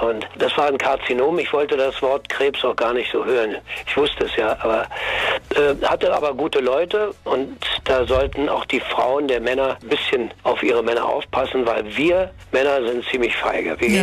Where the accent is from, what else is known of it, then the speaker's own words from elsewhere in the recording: Berlin, Germany; Ja, aber ich komme ja aus Neukölln und also Nachkriegskind